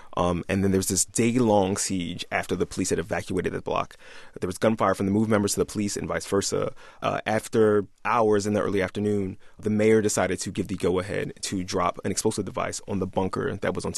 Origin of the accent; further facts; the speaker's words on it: Philadelphia, Pennsylvania, United States; When I was growing up in Philly, if you went to a large enough black event, a black cultural event, you would see signs expressing solidarity with MOVE.